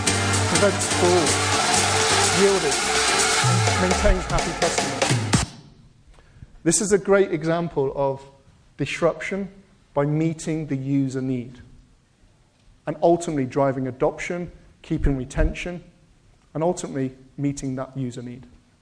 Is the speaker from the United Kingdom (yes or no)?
yes; England, United Kingdom; I'm English, and I live on the southwest or in a village called North Somerset.